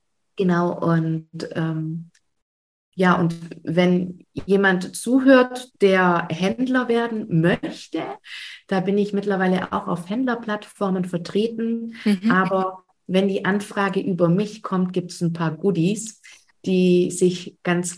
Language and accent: German; Auletta, Campania, Italy; stammen natürlich aus Auletta, meinem Heimatdorf.